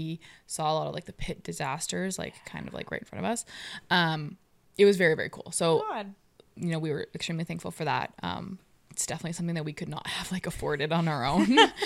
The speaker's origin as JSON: {"language": "English", "country": "Canada", "said": "as a Canadian"}